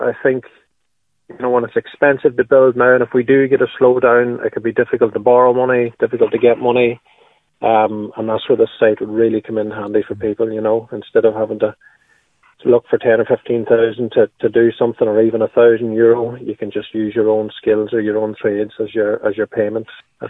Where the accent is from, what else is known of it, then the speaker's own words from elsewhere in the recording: Ulster, Ireland; I've decided kind of to launch it in Donegal because I'm from Donegal.